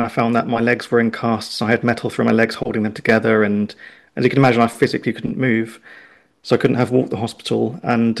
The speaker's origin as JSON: {"language": "English", "town": "Oxford", "region": "South East England", "country": "United Kingdom", "said": "So I come from Oxford, and I experienced something that changed my perception of reality from a young age."}